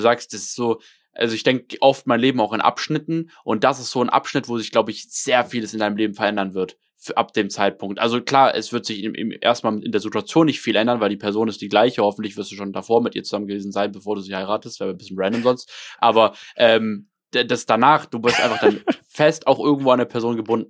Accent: Germany; ich liebe Deutschland, keine Frage. Ich bin so happy, in diesem Land groß geworden zu sein.

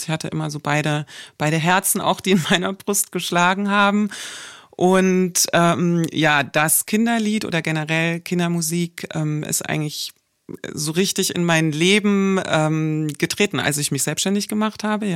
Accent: Southern Germany, Germany; ich komme eigentlich auch aus dem Süden von Deutschland

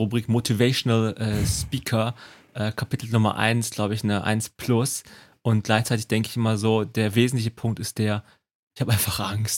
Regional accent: Rhineland, Germany; Weil ich bin ja einfach im Flachland aufgewachsen. Also Rheinland, okay, ist nicht ganz flach, aber es sind nicht diese krassen Berge.

